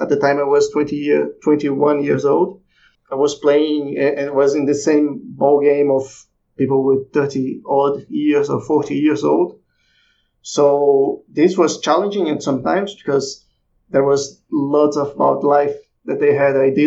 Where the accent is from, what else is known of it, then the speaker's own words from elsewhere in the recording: Rio de Janeiro, Brazil; now in Hereford, United Kingdom; I'm from Rio de Janeiro, which is one of the biggest cities in the world. And I moved to Hereford, which is a small town in England, gotcha. In the countryside, in the border with Wales.